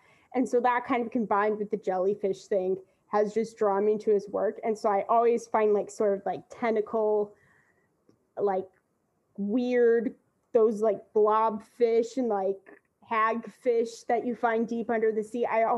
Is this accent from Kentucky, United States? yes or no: no; Missouri, United States; I grew up in Missouri and I remember just seeing in the art museum, there's just this ceiling made of blown glass.